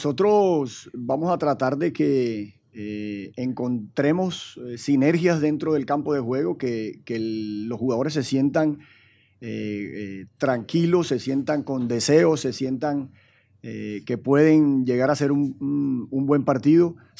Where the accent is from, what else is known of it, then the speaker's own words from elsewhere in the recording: Colombia; de la alegría que nosotros somos como colombianos